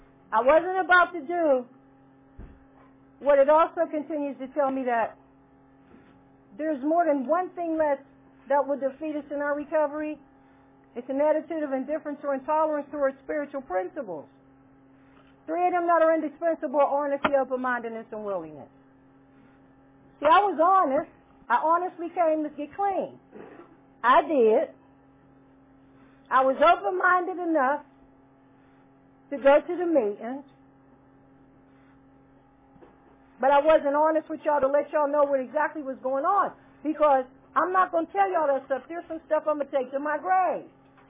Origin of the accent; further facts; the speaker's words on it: Pittsburgh, Pennsylvania, United States; I qualify. I'm from Pittsburgh. And I got my foundation in Johnstown now.